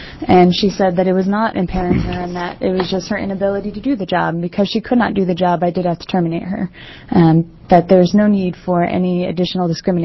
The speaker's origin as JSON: {"language": "English", "town": "Lake Oswego", "region": "Oregon", "country": "United States", "said": "I'm from Lake Oswego. I work in Lake Oswego at Pizzicato."}